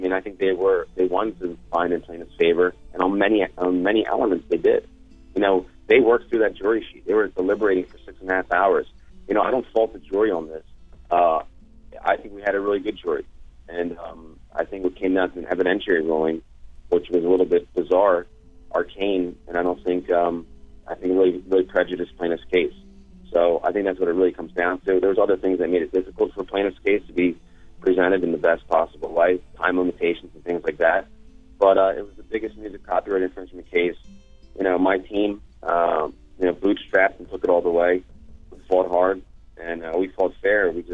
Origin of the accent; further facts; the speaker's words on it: Philadelphia, Pennsylvania, United States; we're from Philadelphia, so we fight.